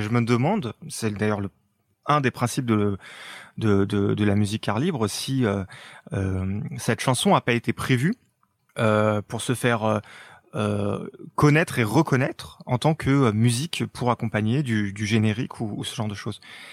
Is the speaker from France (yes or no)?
yes; France; donc chez nous en France